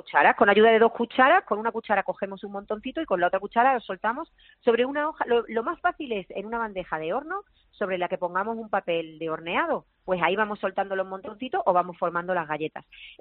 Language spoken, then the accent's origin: Spanish; Málaga, Andalusia, Spain; En Málaga, sí, porque era la comunión de mi ahijado.